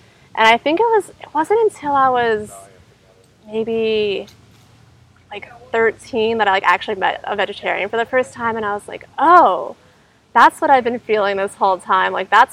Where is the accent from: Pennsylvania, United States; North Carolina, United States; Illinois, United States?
Pennsylvania, United States; I'm from Pennsylvania.